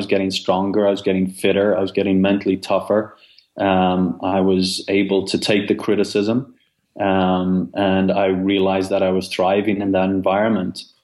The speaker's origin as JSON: {"language": "English", "country": "Ireland", "tie": "born or raised there", "said": "growing up in Ireland"}